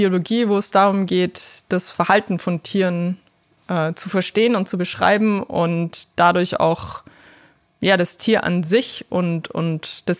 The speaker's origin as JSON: {"language": "German", "region": "Bavaria", "country": "Germany", "tie": "born or raised there", "said": "Zwischen Rosenheim und München."}